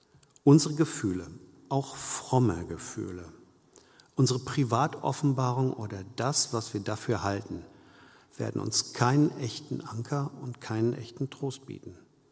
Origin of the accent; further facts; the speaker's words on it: North Rhine-Westphalia, Germany; Ich bin ein Kind des Ruhrgebiets, wohne nicht weit von Kranger, jetzt ist wieder Kranger Kirmes.